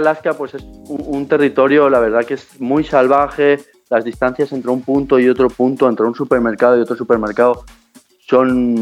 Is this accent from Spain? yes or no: yes; Spain; esa cultura que es mucho más diferente a la mía, a la española. Yo lo que siempre digo, que España somos los latinos europeos